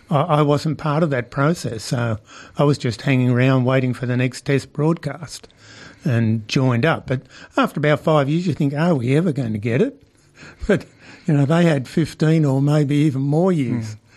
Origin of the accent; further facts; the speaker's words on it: Williamstown, Victoria, Australia; I grew up in Williamstown and went to Williamstown Tech and then to Footscray Tech to get qualified as a civil engineer.